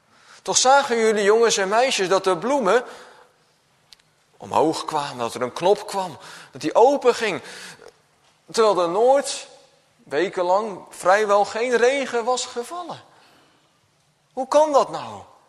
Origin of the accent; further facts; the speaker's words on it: Gelderland, Netherlands; Ik kom zelf van de Veluwe